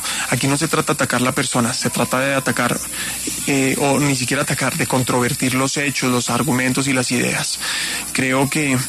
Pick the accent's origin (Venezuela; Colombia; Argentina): Colombia; quienes los cuidan somos todos los colombianos que vamos a votar.